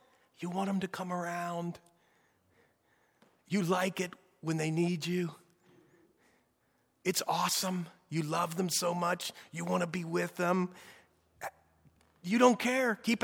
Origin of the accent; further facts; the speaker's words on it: Newark, Ohio, United States; We're from Newark, Ohio, and there's a city right next to us called Hebron. So that's what we say.